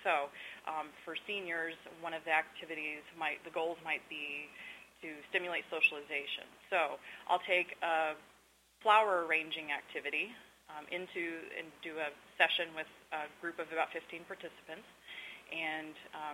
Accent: Tennessee, United States; also born or lived in Texas; Well, I'm not a native Texan. My background, I grew up in East Tennessee at the base of the Appalachian Mountains.

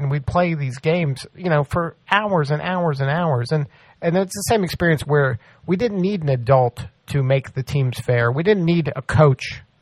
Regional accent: Miami, Florida, United States; I grew up in Miami, Florida, and so it's perfectly flat and it's 80 degrees year round.

